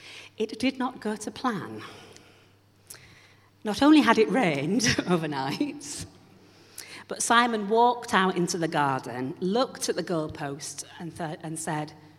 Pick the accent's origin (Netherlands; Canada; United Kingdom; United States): United Kingdom; Yorkshire and the Humber; My dad had to go in his slippers up the garden, round the back, because we're from Yorkshire